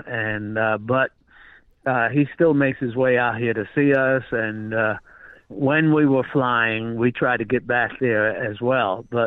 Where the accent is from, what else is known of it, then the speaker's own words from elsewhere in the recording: Brooklyn, New York, United States; born there; Well, I was born in Brooklyn, New York, in the Bed-Stuy section, Bedford-Stuyvesant.